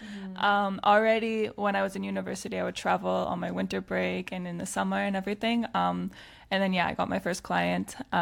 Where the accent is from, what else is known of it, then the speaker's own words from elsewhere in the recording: Canada; now in Lisbon, Portugal; I'm from Canada. I've been in Lisbon for almost 5 months now. Lisbon is now my home after 10 years of travel